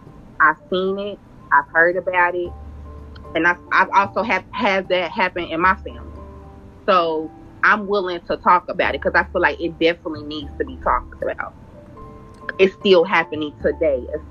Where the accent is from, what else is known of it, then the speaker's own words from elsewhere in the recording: Cincinnati, Ohio, United States; I'm from Cincinnati, Ohio. I'm a mother, I'm 34